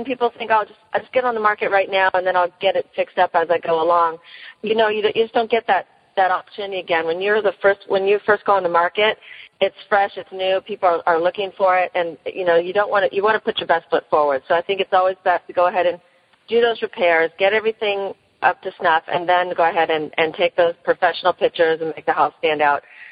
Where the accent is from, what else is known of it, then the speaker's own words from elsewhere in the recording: California, United States; now in Florida, United States; I came from California, where most homes are staged before they put them on the market. And when I came to Florida 15 years ago or so